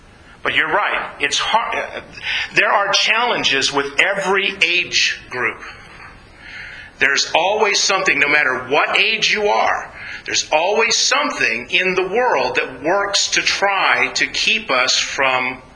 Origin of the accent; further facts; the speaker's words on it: the South, United States; And I'll go with Southern Baptist because I grew up in the South.